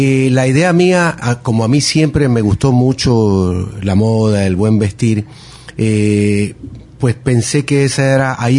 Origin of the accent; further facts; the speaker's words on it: Ecuador; Para nosotros como ecuatorianos, porque más que nada aquí en Guayaquil